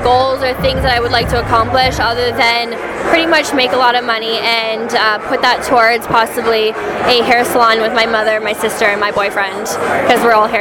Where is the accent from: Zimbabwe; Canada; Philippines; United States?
Canada; We're both from Canada